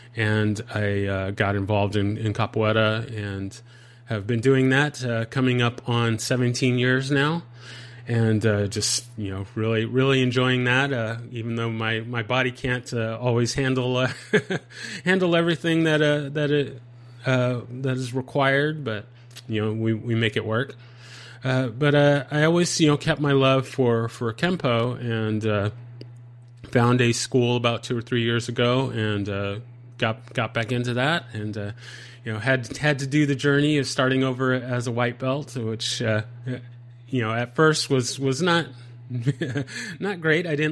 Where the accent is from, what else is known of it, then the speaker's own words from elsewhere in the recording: San Diego, California, United States; moved away as an adult; now in Dallas, United States; I'm originally from the San Diego, California area, and after I got out of the military, I moved to the Dallas, Texas area.